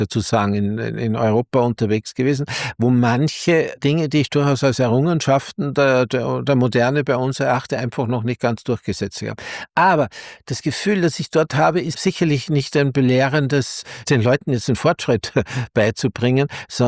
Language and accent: German; Salzburg, Austria; Ich erinnere mich auch übrigens in Salzburg, wo ich aufgewachsen bin.